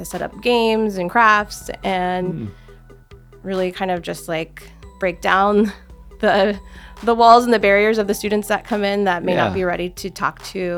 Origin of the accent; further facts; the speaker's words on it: Vacaville, California, United States; also born or lived in Fremont; Well, I grew up in Vacaville.